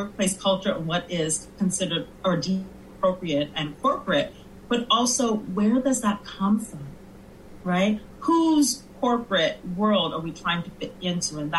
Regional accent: Montreal, Quebec, Canada; now in Greater Toronto Area, Canada; myself as a Black woman of Caribbean descent, born and raised in Montreal, now living in the GTA

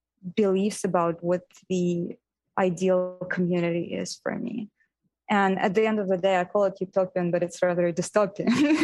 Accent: Uzbekistan; I grew up in Uzbekistan. I spent 18 years there.

